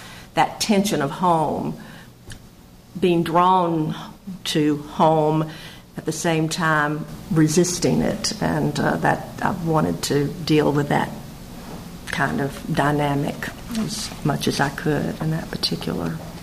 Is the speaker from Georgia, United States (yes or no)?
yes; Georgia, United States; I'd been writing poems about growing up in Southwest Georgia and dealing, working with that landscape